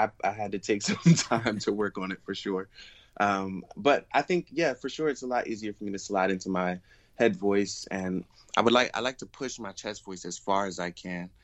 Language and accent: English; Philadelphia, Pennsylvania, United States; Growing up in North Philly, a lot of people may not know, but it's such a mixing pot of so many different people and cultures and stuff like that.